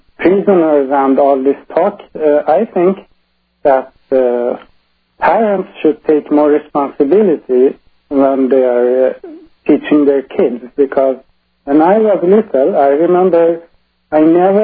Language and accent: English; Iran; now in Sweden; I'm really originally from Iran, and I've been living in Sweden 10 years now.